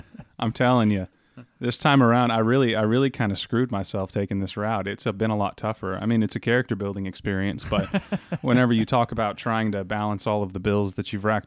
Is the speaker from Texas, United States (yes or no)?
yes; Lubbock, Texas, United States; moved away as an adult; Well, I'm originally from West Texas, Lubbock, Texas, to be exact. I came out here about 2.5, 3 years ago, get closer to family.